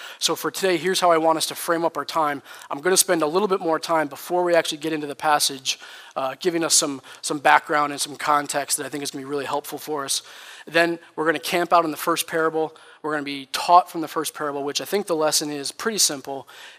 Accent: New York, United States; Like, I'm from Schoharie Valley, right? Like, I'm a simple guy. It's God's country

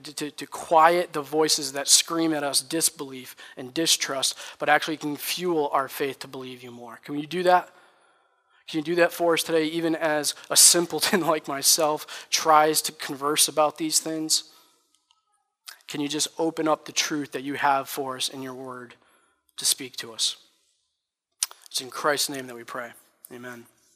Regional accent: New York, United States; Like, I'm from Schoharie Valley, right? Like, I'm a simple guy. It's God's country

